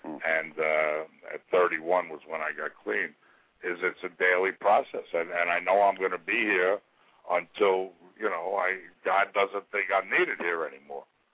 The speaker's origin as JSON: {"language": "English", "region": "New York", "country": "United States", "said": "You know, I was from New York, obviously, and you know, from 65 to 69, I did a lot of damage"}